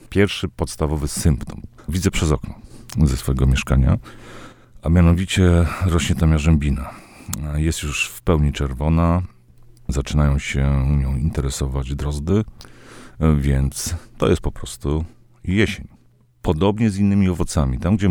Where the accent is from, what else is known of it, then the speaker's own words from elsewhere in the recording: Podlaskie Voivodeship, Poland; born there; Ja się urodziłem na Podlasiu. Nie mieszkałem tam zbyt długo, ale potem wracałem tam milion razy